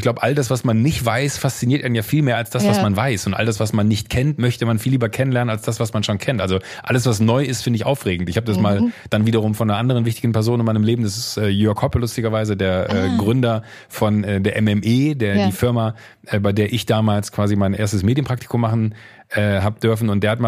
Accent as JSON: {"language": "German", "region": "North Rhine-Westphalia", "country": "Germany", "said": "im rheinischen Kreis Viersen, Mönchengladbach, die Ecke, wo ich herkomme"}